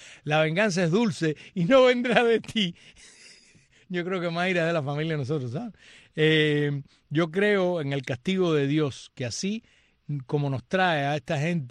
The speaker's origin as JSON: {"language": "Spanish", "country": "Cuba", "said": "soy una cubana para el bien y no para el mal"}